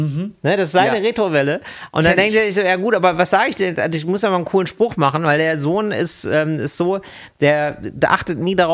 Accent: Wattenscheid, North Rhine-Westphalia, Germany; Bei uns in Wattenscheid machen wir das immer nicht so.

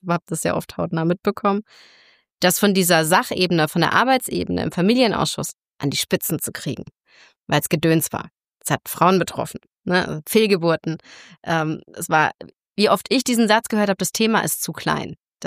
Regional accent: Karlsruhe, Baden-Württemberg, Germany; born there; Ich komme aus Karlsruhe gebürtig

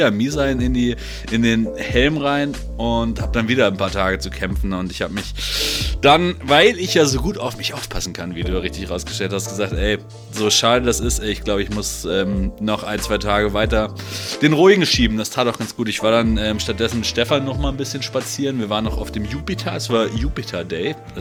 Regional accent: Hamburg, Germany; da bist du ja in der Regel jetzt auch nicht so häufig als Hamburger zumindest zum Feiern gehen

